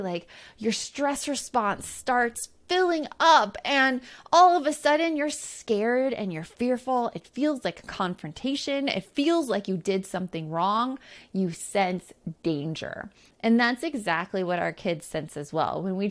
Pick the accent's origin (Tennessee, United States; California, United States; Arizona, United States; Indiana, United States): Arizona, United States; Tucson; For me, growing up in Tucson, Arizona, ours was Channel 9.